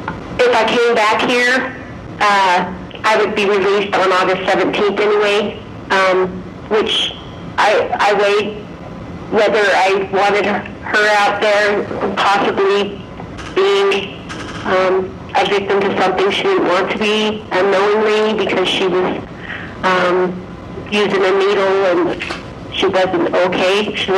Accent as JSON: {"language": "English", "region": "Utah", "country": "United States", "said": "I'm not from here, I'm from Utah, and I had plans to go back to Utah."}